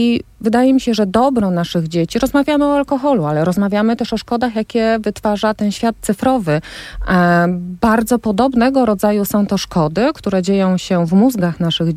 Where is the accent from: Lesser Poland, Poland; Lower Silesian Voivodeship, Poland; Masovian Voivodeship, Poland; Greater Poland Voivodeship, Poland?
Lower Silesian Voivodeship, Poland; Wrocław; Ja jestem z Wrocławia